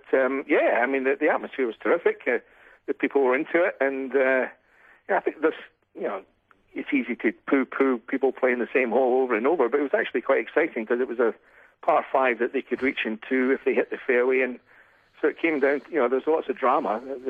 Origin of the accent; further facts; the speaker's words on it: Scotland, United Kingdom; There was a bunch of guys from my hometown in Scotland.